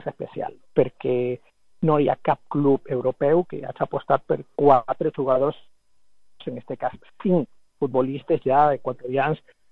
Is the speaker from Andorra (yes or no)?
no; Ecuador; Catalan is a second language; Jo, la veritat, com a equatorià, què te podria dir?